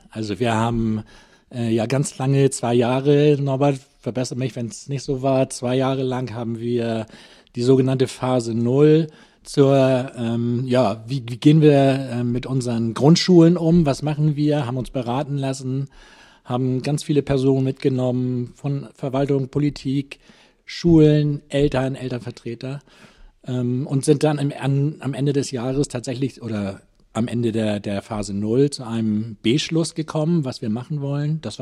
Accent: Hamburg, Germany; born there; ich bin in Hamburg geboren, bin in Bergedorf geboren und bin auch in Bergedorf getauft worden.

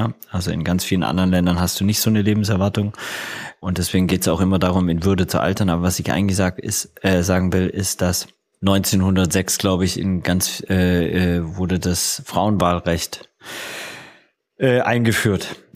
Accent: Baden-Württemberg, Germany; also born or lived in Hamburg; ich bin aus dem Schwabenländle, Bildungsbürgertum aufgewachsen, aber sozialisiert auf St. Pauli

